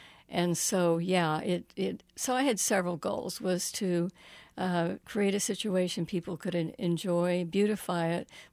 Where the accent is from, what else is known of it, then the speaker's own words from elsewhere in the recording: the South, United States; I grew up in the South. I'm very, very attached